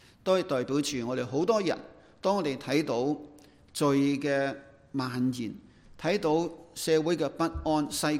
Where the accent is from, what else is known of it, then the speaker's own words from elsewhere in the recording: Guangdong, China; 我们广东人说人有三衰六旺